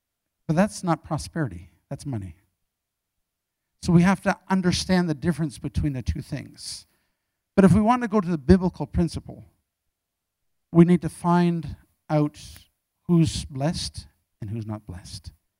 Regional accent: South Africa; born there; also born or lived in Canada; I've been a missionary for all my life. I was born in South Africa, an MK, a missionary kid. Lived in Canada for 14 years.

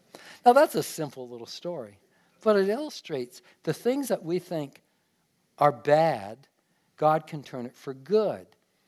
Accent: Hamilton, Ontario, Canada; Now, I grew up in Hamilton. Part of Hamilton is Stony Creek

